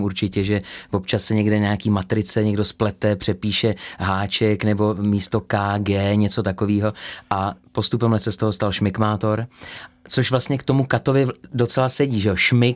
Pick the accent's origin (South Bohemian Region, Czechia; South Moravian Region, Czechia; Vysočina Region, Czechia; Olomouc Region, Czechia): Vysočina Region, Czechia; Telč; S tím bylo i spojený možná to, že jsme z Telče, kde byl slavný festival, nebo dodnes je slavný festival prázdniny v Telči, folkový festival.